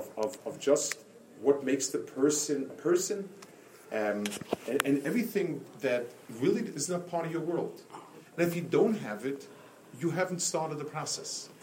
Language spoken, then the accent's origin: English; New York City, New York, United States; When I grew up on Lower East Side, there was a Hasidic Rebbe, very fine person.